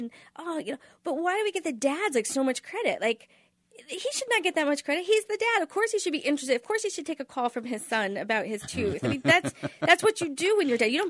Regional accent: Kansas, United States; I mean, they know I'm from Kansas.

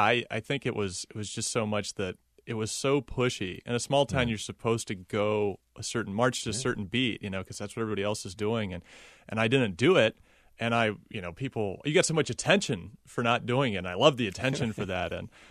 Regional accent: Ohio, United States; Like, I grew up in Indians country. I don't like the Indians. I like Ohio State.

